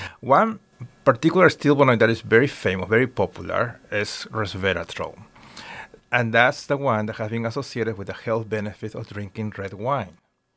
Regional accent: Peru; now in United States; I'm originally from Peru. So in my country, we use plants as a source of medicine. So I grew up

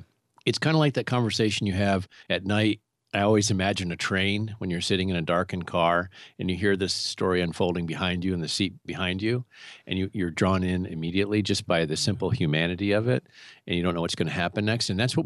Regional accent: Traverse City, Michigan, United States; And my ethos growing up in Traverse City as a young kid here trying to make it as a writer

